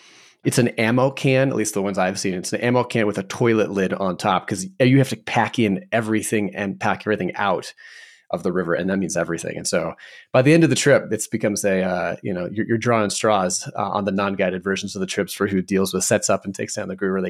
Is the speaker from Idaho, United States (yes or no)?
yes; Idaho, United States; I grew up in Idaho and have floated that section of river probably 3 times across my life.